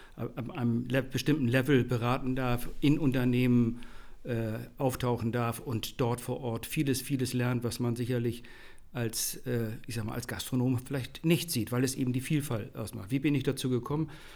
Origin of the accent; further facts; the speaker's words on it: Hamburg, Germany; Ich komme ursprünglich aus Fuhlsbüttel, habe dann eine Zeit lang in Wellingsbüttel gewohnt und wohne jetzt seit vielen Jahren, seit 2006 genau, in den Harburger Bergen, so nennen wir hier in Hamburg